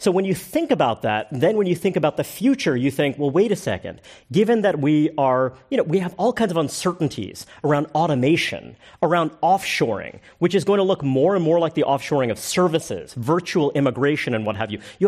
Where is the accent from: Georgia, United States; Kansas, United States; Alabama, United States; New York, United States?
New York, United States; Brooklyn; you know, I'm not from San Francisco, I'm from Brooklyn, New York